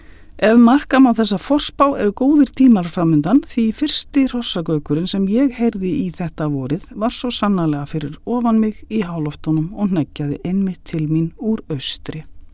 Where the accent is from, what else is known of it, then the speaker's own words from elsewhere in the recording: Stykkishólmur, Western Region, Iceland; Í mínum heimabæ, Stykkishólmi, úar æðarfuglinn við ströndina sem aldrei fyrr.